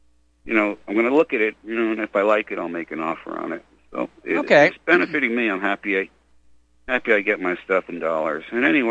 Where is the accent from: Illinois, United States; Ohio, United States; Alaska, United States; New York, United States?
New York, United States; which is something that I've seen growing up in New York, you know, as a kid